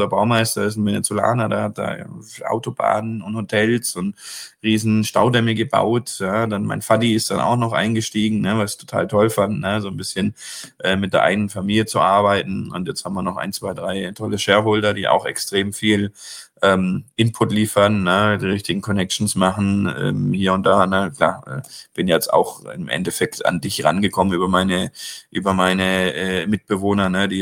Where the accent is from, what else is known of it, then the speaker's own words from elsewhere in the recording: Baden-Württemberg, Germany; Gerade so als Schwabe, wir haben es ja so gerne, scharfe Häuslebauer.